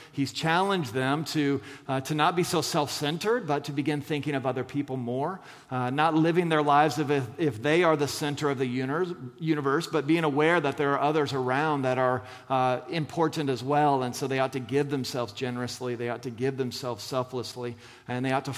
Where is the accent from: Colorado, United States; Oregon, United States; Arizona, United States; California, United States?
Arizona, United States; Scottsdale; I grew up in Scottsdale, Arizona, which is the combination of San Diego and Boca Raton.